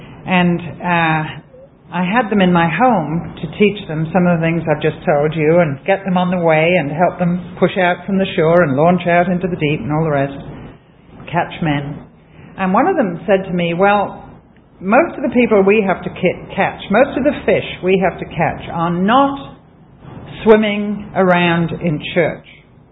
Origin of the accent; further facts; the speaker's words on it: England, United Kingdom; Fortunately, I'm English.